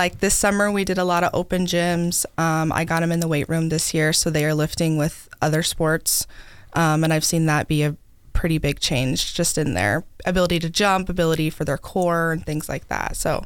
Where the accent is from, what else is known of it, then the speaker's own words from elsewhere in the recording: Spencer, Iowa, United States; I am from Spencer, Iowa.